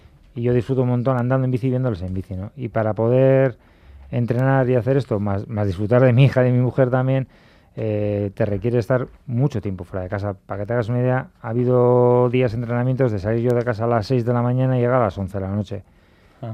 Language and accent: Spanish; Navarre, Spain; porque tendré descendencia navarra, pero bueno, soy navarro en general, con todo, ¿no?